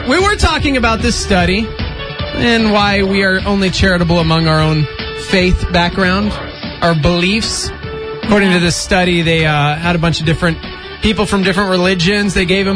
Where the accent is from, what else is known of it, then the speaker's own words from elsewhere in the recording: Texas, United States; born there; That's just kind of what I was born in Texas.